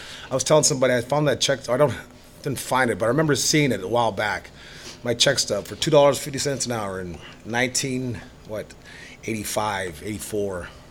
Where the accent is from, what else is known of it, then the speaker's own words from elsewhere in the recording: Manitoba, Canada; born there; being a Canadian, born in Manitoba, flatlander, drinking beer.